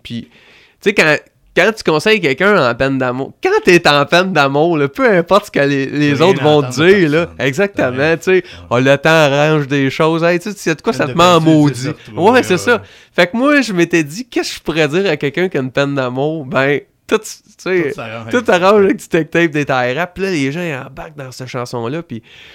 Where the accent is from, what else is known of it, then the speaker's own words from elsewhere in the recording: Drummondville, Quebec, Canada; Je suis natif de Drummondville.